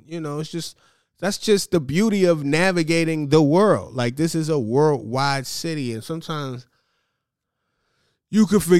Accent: New York, United States; I'm not one of these people that's upset. I'm from New York.

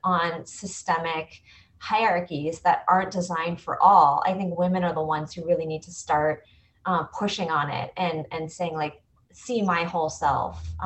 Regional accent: United States; I'm Korean American.

